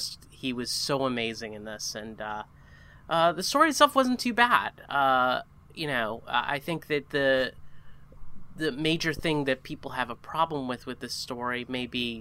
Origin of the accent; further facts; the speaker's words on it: United States; as an American, I can tell you.